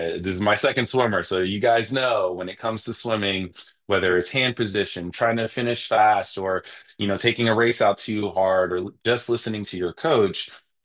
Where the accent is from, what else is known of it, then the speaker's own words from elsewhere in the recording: New York metropolitan area, United States; Growing up in the Jersey, New York area